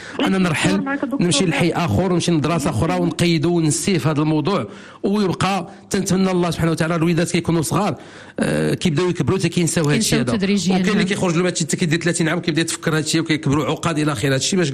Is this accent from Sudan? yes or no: no; Morocco; انا هذا هو الاحساس ديالي كمغربي